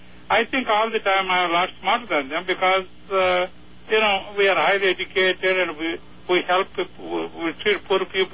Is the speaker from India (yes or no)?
yes; India; And I'm a doctor by profession. I came from India.